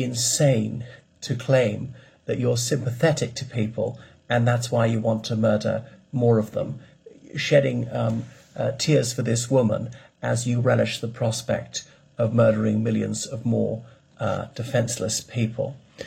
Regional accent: Ireland; from Ireland.

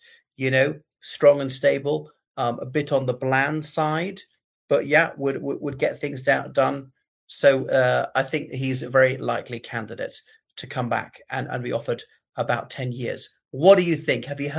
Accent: Ireland; everybody … from Ireland, thanks for coming back to my channel

